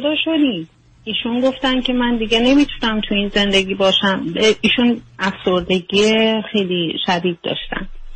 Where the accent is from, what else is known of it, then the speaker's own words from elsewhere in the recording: Iran; moved away as an adult; now in United States; من همیشه میخواستم بیام امریکا و حتی از کودکی هام هیچ وقت ایران رو دوست نداشتم